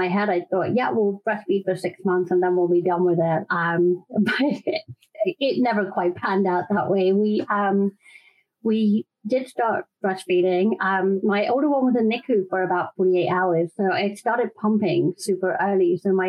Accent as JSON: {"language": "English", "region": "London", "country": "United Kingdom", "tie": "born or raised there", "moved": "yes", "lives_now": "Austin, United States", "said": "Yes, I'm in Austin, Texas now, but born and raised in London."}